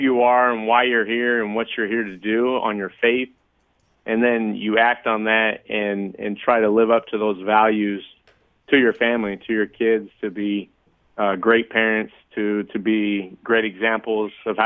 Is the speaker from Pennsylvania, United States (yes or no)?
no; Rancho Cucamonga, California, United States; When I say I'm from Rancho Cucamonga, they say, that can't be real.